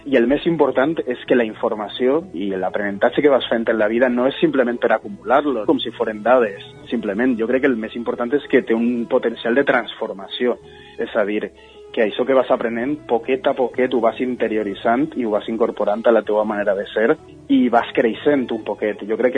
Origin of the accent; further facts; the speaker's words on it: Valencian Community, Spain; reflexionar sobre qui som els valencians, què volem ser